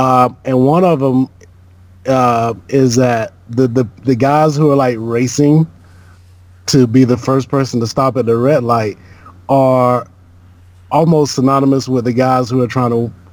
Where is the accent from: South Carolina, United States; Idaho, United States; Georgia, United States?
Georgia, United States; I guess growing up in Georgia, I'm used to, like, trees, and so that does nothing for me.